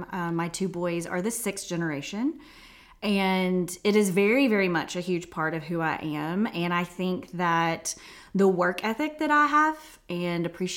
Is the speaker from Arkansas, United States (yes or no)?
yes; Arkansas, United States; So because she's from Northwest Arkansas, I'm from Northwest Arkansas. Our families have been here for a long time.